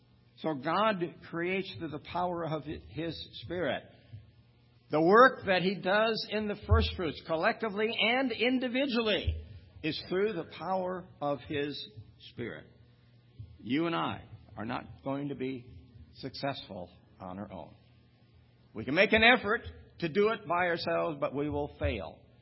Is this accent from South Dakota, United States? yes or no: yes; South Dakota, United States; I can say that because I'm from South Dakota, but I'm from the east part of the state.